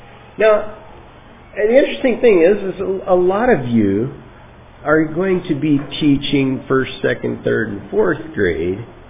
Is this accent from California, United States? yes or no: yes; California, United States; I'm from California, so that's kind of a sensitive subject.